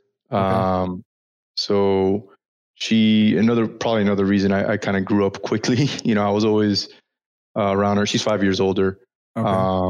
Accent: Miami, Florida, United States; now in -; grew up in South Florida, Miami. My parents were both Cuban-Americans, or sorry, I'm Cuban-Amer

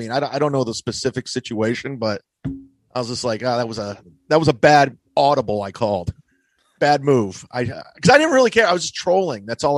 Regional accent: Ohio, United States; He's from Michigan. I'm from Ohio. We would see each other on the road a lot, you know.

